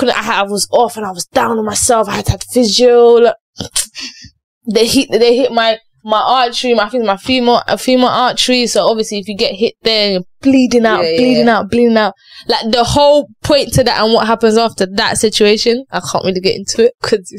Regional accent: Cape Verde; moved away; also born or lived in Chicago, United States; I'm born and bred in Cape Verde, so I'm born in Cape Verde. Obviously, then you move up to Chicago.

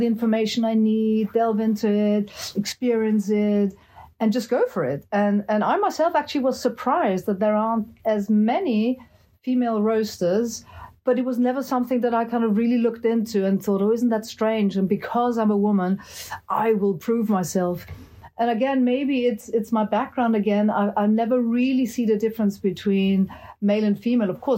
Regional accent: Austria; first language French; English is a second language; now in United Kingdom; I actually grew up on the continent. I grew up in Austria, but I'm British, and my mother tongue is French, so you might kind of notice a bit of an accent. But I've lived in England now since 1985, nonstop

